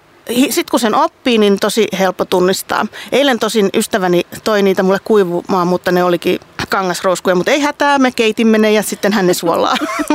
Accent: Vantaa, Uusimaa, Finland; mähän olen Vantaalta, että martsari, jee, mutta äitini on Itä-Suomesta kotoisin, että mä olen niin kuin sieltä sitten

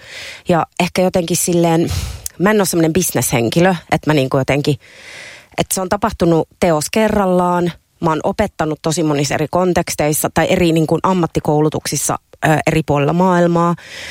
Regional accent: Karelia, Finland; now in Helsinki, Finland; No ensinnäkin mä tuun siis Karjalasta, pienestä kylästä.

